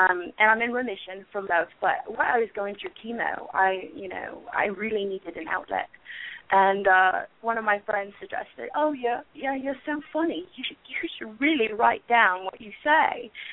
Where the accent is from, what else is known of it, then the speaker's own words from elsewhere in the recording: New York, United States; now in Texas, United States; My family is from the UK, and I was raised here in the States, in New York, and came to Texas for my education.